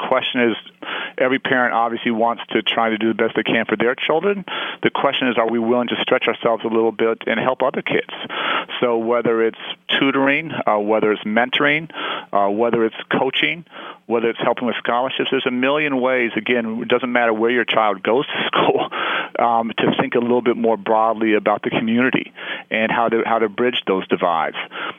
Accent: Chicago, Illinois, United States; across the country and in my hometown of Chicago

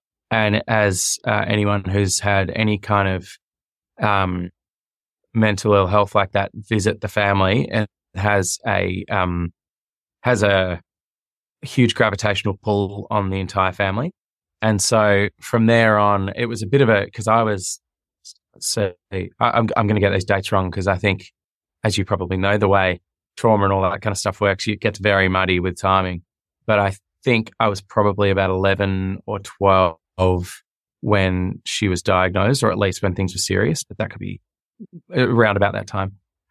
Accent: Melbourne, Victoria, Australia; I grew up in Bourne, which is a suburb of eastern Melbourne, kind of leafy green.

